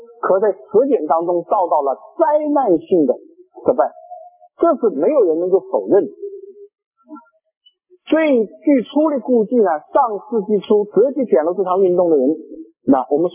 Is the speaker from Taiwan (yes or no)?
no; China; 因为我们都是来自于国内许多两岸三地的中国人。